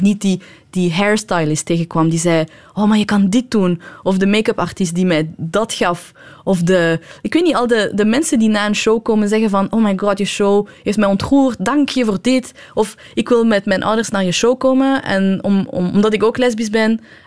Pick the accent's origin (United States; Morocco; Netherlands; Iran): Iran; Bijvoorbeeld als Iraanse vrouw mocht je niet, is het heel taboe om je vrouwelijkheid te tonen.